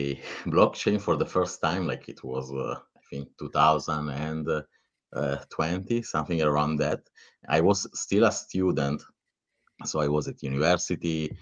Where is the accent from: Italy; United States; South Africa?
Italy; English is a second language; And yeah, so I grew up in Italy. Maybe you can tell it by my accent, my English accent.